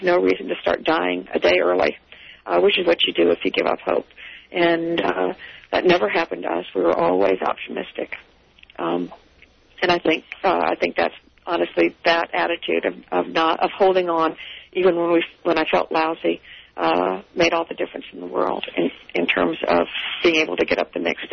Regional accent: Japan; also born or lived in Italy; when I was growing up in Japan and for a while when my dad was stationed in Italy.

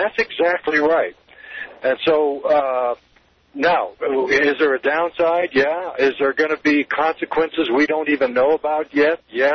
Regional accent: Oregon, United States; When I retired and went back to Oregon, my home state, I registered as a Republican.

